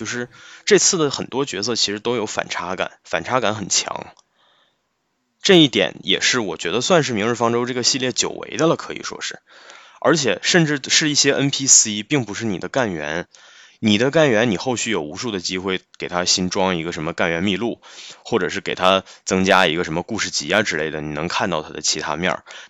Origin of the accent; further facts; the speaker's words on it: Jilin, China; 我觉得跟俺们吉林挺像的。你看有矿，对吧？但是地势非常的偏僻。我们老家就是一个大盆地。就我们老家那个城市到现在都没有能够直达的高铁或者动车。